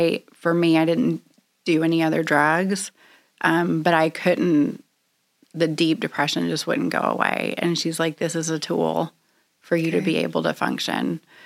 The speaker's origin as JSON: {"language": "English", "town": "Bentonville", "region": "Arkansas", "country": "United States", "tie": "born or raised there", "said": "So I started drinking at 14. I grew up in Arkansas, and so there really wasn't a lot else"}